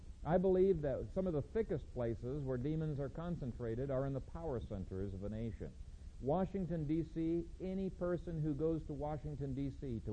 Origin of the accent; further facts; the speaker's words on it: Ethiopia; One time in Bingham Academy when I was growing up in Ethiopia